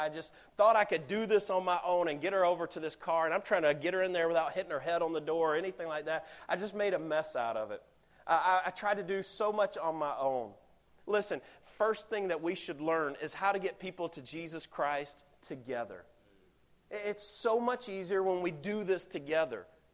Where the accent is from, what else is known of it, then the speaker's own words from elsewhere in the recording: Alabama, United States; Now, I'm from Alabama, and this is what we would call redneck ingenuity right here.